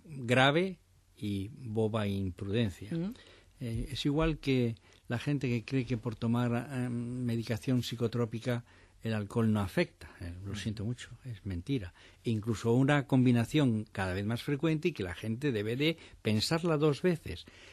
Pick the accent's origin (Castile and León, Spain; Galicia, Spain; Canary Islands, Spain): Castile and León, Spain; León; Se da más que en Madrid o más que en Burgos, sí, o en León, que es mi tierra.